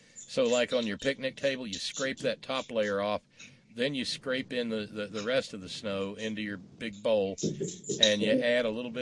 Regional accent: Alabama, United States; We got where I grew up in Alabama, you know, we might get an inch in a winter.

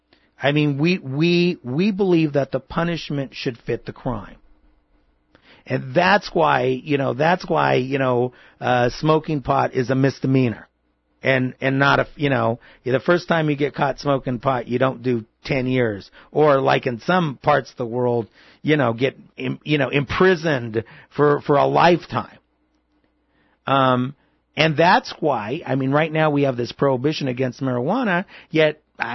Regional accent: United States; I'm an American. You know, I was born here. I love this country. I'm an American of Mexican heritage.

